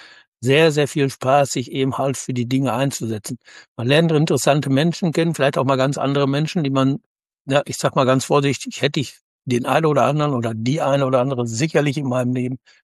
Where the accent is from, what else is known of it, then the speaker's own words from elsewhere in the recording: Rheda-Wiedenbrück, North Rhine-Westphalia, Germany; Jetzt muss ich sagen, ich komme aus Reda-Wiedenbrück.